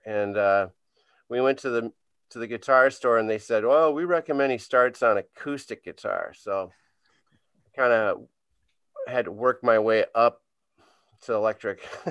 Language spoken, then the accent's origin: English; St. Louis Park, Minnesota, United States; also born or lived in Edina; I'm from Minneapolis or St. Louis Park in Edina. I grew up there. And so I lived in Minnesota my whole life.